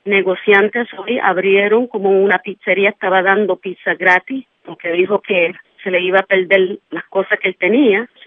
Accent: New York, United States; Como neoyorquinos tenemos mucha fortaleza

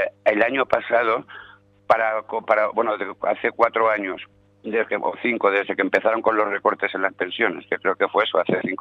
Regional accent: Valencia, Valencian Community, Spain; yo soy de Valencia, y el otro día asistí a una reunión de vecinos

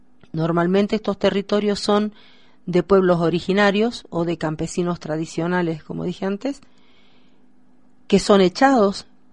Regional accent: Argentina; de Argentina, del Grupo de Reflexión Rural.

